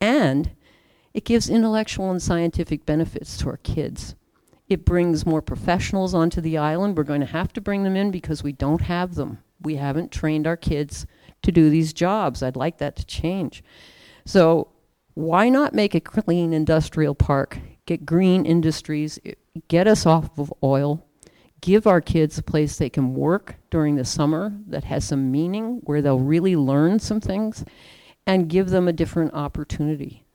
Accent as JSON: {"language": "English", "town": "Kapahi", "region": "Hawaii", "country": "United States", "said": "I'm from Kapahi."}